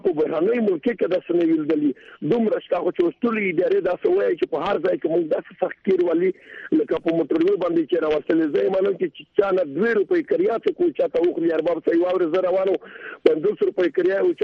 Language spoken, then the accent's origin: Pashto; Afghanistan; بالکل زه د افغانستان یم